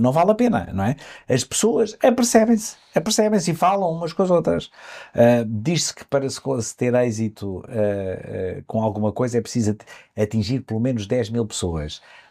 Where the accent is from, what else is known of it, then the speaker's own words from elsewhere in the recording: Covilhã, Centro, Portugal; na cidade onde nasci e me criei, que é a Covilhã.